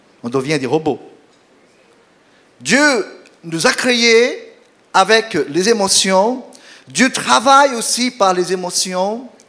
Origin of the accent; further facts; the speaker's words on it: Mulhouse, Grand Est, France; Je viens de Mulhouse. Vous connaissez Mulhouse? C'est la plus belle ville de France.